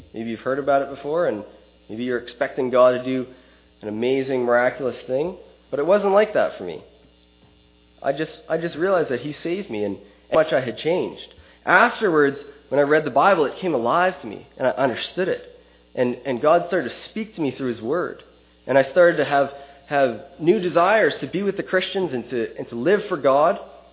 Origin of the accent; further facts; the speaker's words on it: Halifax, Nova Scotia, Canada; I'm from Halifax, Nova Scotia.